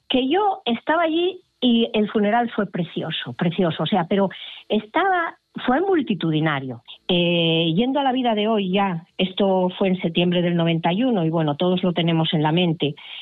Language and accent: Spanish; Tudela Veguín, Asturias, Spain; born there; A cualquiera que nacimos en Tudela Beguín, dice, hola, estoy aquí.